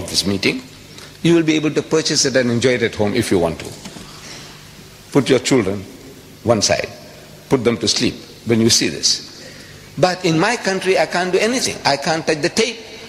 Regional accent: South Africa; to everybody, I'm a South African. But if I tell you that I carry a document with me, a British passport.

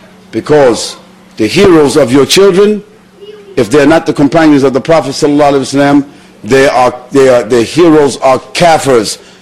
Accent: Brooklyn, New York, United States; I was born in Harlem, New York. I was raised in a city called Brooklyn, another planet.

